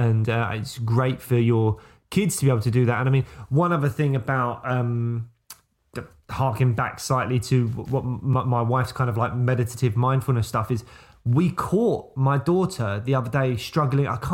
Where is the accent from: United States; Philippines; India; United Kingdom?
United Kingdom; And I feel like as British people, we sometimes see that kind of earnest behaviour and cringe slightly, you know.